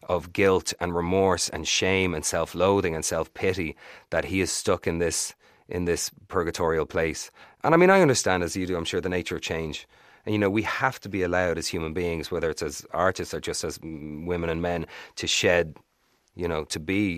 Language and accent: English; Ireland; we realize it or not. And I think that is at times can stick us in a certain pattern of behaviors as Irish people